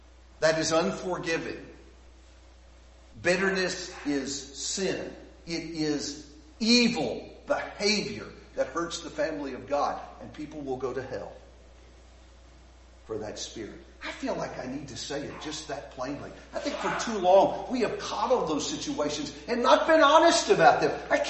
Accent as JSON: {"language": "English", "town": "Houston", "region": "Texas", "country": "United States", "tie": "born or raised there", "said": "I grew up in Houston, Texas traffic. I had to learn about being patient."}